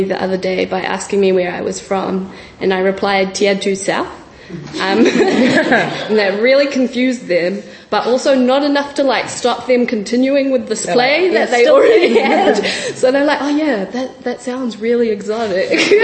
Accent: Malaysia; As a double diaspora kid, kind of like you, I suppose, like, I'm Indian, but I'm Malaysian Indian, and so that connection to India is very distant and remote, and I had never set foot into India until 2009?

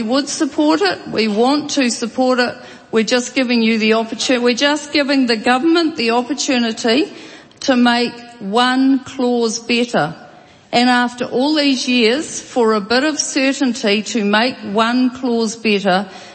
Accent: Taranaki, New Zealand; and look, we're both from Taranaki.

